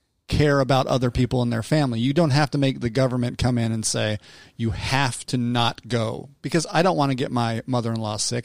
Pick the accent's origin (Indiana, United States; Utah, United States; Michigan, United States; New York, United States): Utah, United States; Salt Lake City; now in Arizona, United States; I grew up in Salt Lake City, Utah, and for some reasons, Utah loves Halloween.